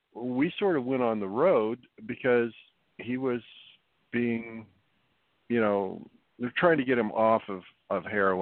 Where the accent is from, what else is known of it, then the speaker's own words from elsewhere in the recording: Oregon, United States; also born or lived in Seattle; I mean, I was raised in Oregon. I was born in Seattle. I was raised in Oregon.